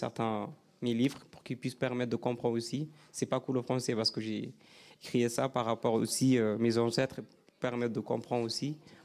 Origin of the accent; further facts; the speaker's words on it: Sudan; French is a second language; ma langue maternelle, c'est en fait le langage qui se situe en ethnique, qui se situe au Soudan